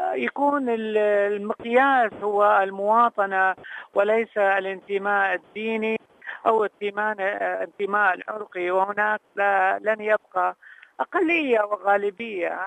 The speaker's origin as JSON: {"language": "Arabic", "town": "Mosul", "region": "Nineveh", "country": "Iraq", "said": "يعني أنا من الموصل أساسا"}